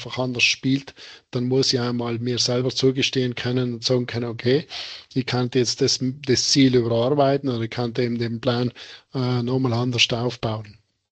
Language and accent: German; Tyrol, Austria; wo man auch vielleicht wir als Tiroler ein bisschen ins Hart gehen